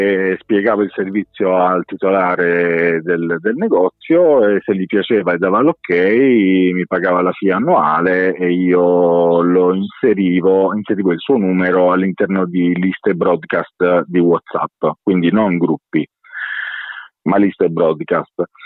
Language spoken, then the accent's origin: Italian; Apulia, Italy; now in Caserta, Italy; Ho lanciato il progetto a Caserta, ma non sono casertano, io sono di origini baresi, sono pugliese. Quando sono arrivato qui ho preso proprio la residenza a Caserta